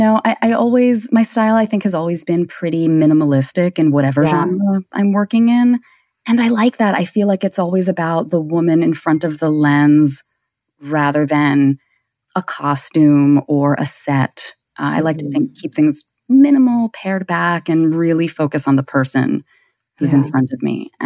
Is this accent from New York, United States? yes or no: yes; Brooklyn, New York, United States; So I am in Brooklyn, New York. I am born and bred here.